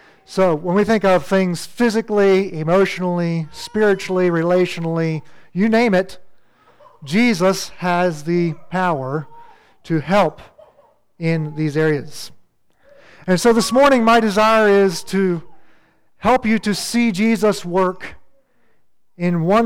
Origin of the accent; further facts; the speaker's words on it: Big Valley, Pennsylvania, United States; I grew up in Big Valley, which is in Mifflin County. I don't know, maybe an hour and a half or 2 hours from here.